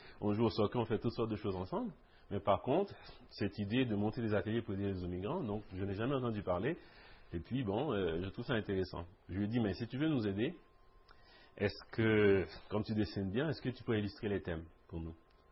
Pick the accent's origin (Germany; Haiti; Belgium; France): Haiti; now in Canada; parce que en tant qu'haïtien surtout